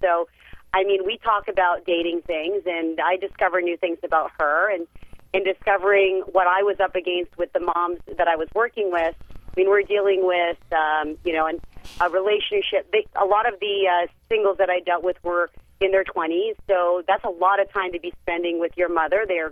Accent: Canada; I am Canadian, but I've worked all over the United States.

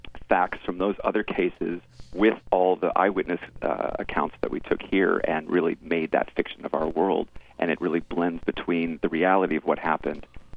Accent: Arizona, United States; now in California, United States; You know, I grew up in Arizona, and then I moved out to California to start working in the entertainment industry.

